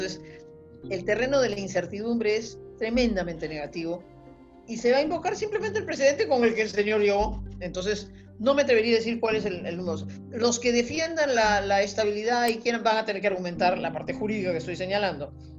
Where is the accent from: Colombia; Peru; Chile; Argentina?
Peru; un escenario que a mí no me gusta como peruana